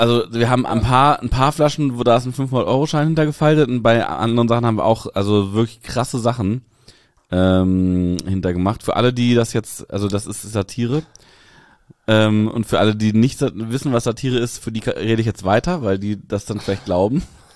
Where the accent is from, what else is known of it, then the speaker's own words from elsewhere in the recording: Lower Saxony, Germany; Also bei uns in Niedersachsen gab es damals zu meiner Zeit eine Orientierungsstufe.